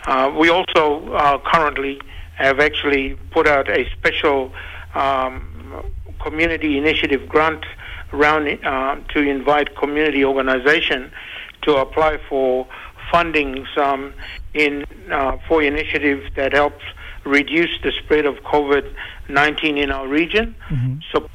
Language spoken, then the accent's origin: English; Queensland, Australia; I'm from the Eastern Island. My mom is from Moore Island in the west, but dad is actually from Ugar. So I'm an Ugar Amle from Meriam Nation.